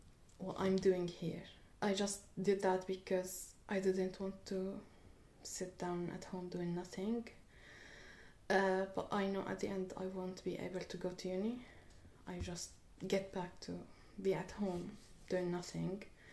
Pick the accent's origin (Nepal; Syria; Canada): Syria; English is a second language; also born or lived in Lebanon; now in Hastings; I'm studying now applied science. I'm from Syria originally.